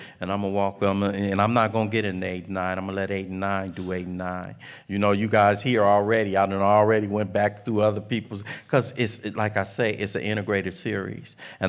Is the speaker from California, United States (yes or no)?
yes; Watts, California, United States; I'm from Watts. I don't cry.